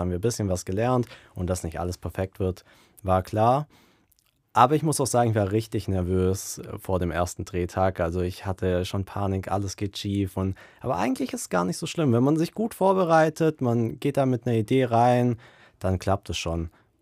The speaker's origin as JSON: {"language": "German", "town": "Göppingen", "region": "Baden-Württemberg", "country": "Germany", "lives_now": "Tübingen, Germany", "said": "ich komme aus Göppingen, und es kam da erst ein KFC hin, als ich so nach Tübingen gezogen bin."}